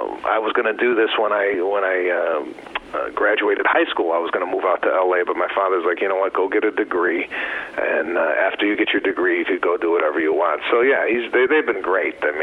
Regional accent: Chicago, Illinois, United States; Every time I go back to Chicago, my hometown, to perform, he'll come to the show

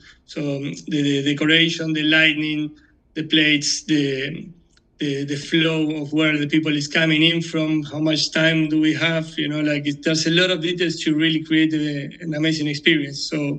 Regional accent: Argentina; now in Spain; I'm from Argentina, living in Spain.

